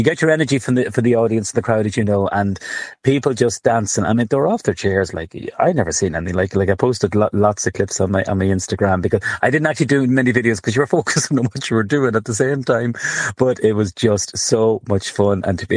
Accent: Cavan, County Cavan, Ireland; I know I'm from Cavanaugh, and I slow down.

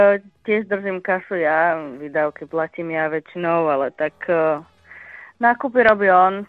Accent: eastern Slovakia, Slovakia; Jasné, tak ja som z východu, tak musíme...

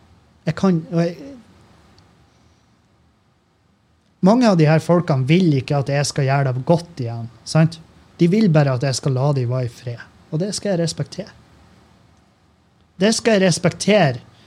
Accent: Meløy, Nordland, Norway; Jeg født og oppvokst i Meløy kommune

